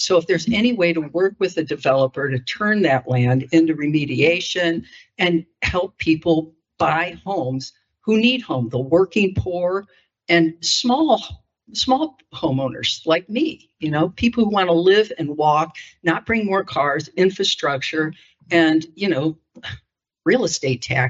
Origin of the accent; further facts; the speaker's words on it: Copley, Ohio, United States; now in Kent, United States; I grew up in Copley, but then worked in New York City, retired, came back to Kent.